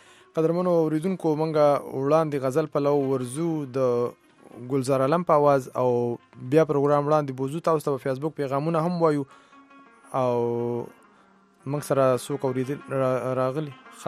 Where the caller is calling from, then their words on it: Lahore, Punjab, Pakistan; زه نن سبا په لاهور کې یم او ځان سره مې ریډیو راوړی ده.